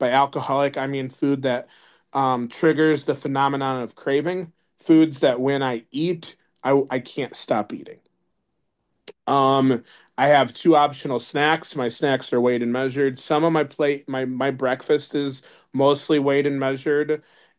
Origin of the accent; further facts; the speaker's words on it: Chicago, Illinois, United States; now in Wisconsin, United States; I am from Chicago. I'm born and raised. I'm Wisconsin now.